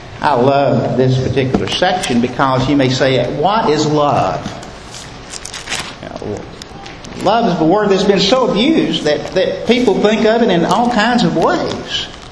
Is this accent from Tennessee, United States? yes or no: no; Alabama, United States; I said, "Where do you think I'm from?" And they said, "Alabama." I go, "How did you know that?"